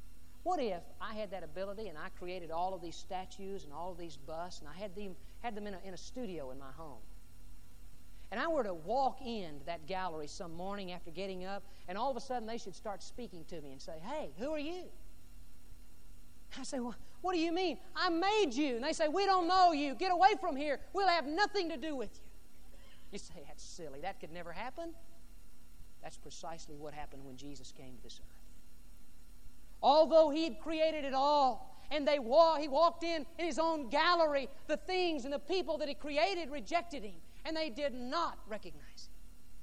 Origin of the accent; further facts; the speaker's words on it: Corpus Christi, Texas, United States; I grew up in Corpus Christi, and I love Mexican food.